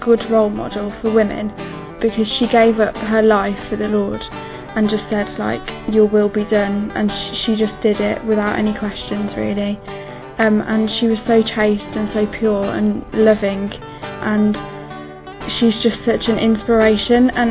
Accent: England, United Kingdom; I'm 20 and I'm from England.

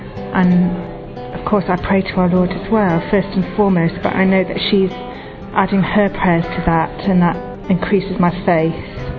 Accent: England, United Kingdom; I'm from England.

